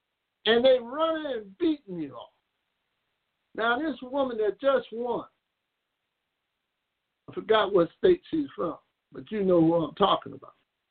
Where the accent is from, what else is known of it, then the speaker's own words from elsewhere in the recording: Newark, New Jersey, United States; born there; My mother could be pregnant with me in Kansas City, but she gave me birth in North New Jersey. Say I was born in Canada, or pardon me, Kansas City. I was born in Newark.